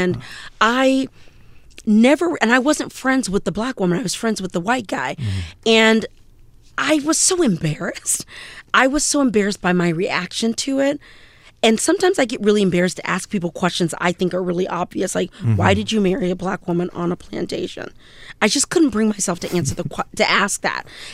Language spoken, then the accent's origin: English; the South, United States; I knew the invitation said plantation, but I'm from the South